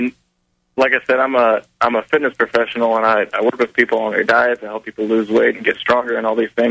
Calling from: Dallas, Texas, United States; I'm from Texas, Dallas area.

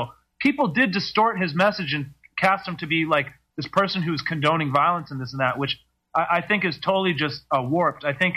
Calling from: United States; I'm calling Australia from America.

